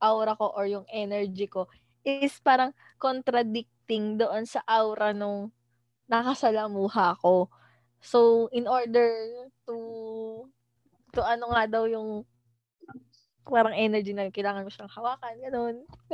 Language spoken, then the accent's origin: Tagalog; Central Luzon, Philippines; alam mo sa amin sa Bulacan